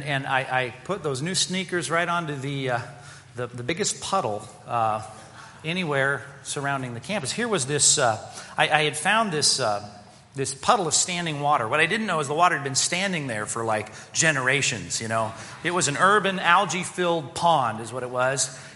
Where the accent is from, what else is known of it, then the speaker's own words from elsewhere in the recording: Long Beach, California, United States; I grew up in Long Beach, by the way.